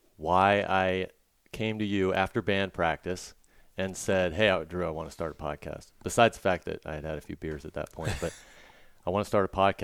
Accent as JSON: {"language": "English", "region": "Delaware", "country": "United States", "said": "And you asked me if I'm from Delaware. Yes, I'm from Delaware."}